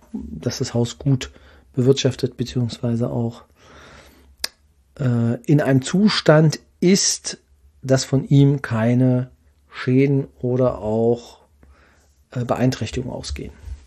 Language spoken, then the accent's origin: German; Brandenburg, Germany; bei uns in der Region Brandenburg oder beziehungsweise dann in dem Fall Ostprignitz, Ruppin, da wo ich herkomme